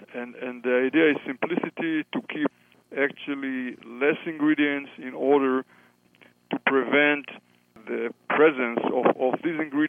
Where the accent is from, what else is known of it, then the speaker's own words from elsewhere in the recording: Israel; English is a second language; now in United States; before we came to the United States, I'm coming from Israel, for your listeners who are wondering about my accent.